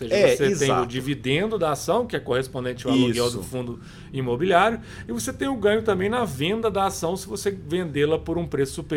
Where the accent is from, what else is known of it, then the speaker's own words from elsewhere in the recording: Minas Gerais, Brazil; Vou falar que é porque a gente é mineiro, a gente é desconfiado.